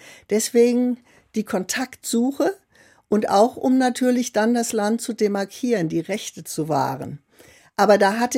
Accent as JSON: {"language": "German", "region": "Rhineland", "country": "Germany", "tie": "born or raised there", "also_born_or_lived": "Koblenz / Bonn", "said": "Und ich bin dann im Rheinland groß geworden"}